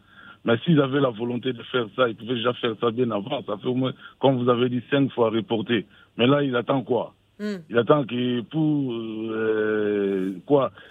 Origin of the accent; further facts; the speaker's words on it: DR Congo; Je vais vous parler même chez nous au Congo démocratique.